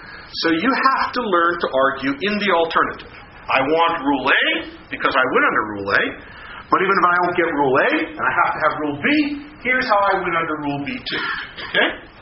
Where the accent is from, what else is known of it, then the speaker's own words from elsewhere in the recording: New York, United States; As a New Yorker, if you don't salt your walk and a dog slips on it, you're likely to get sick.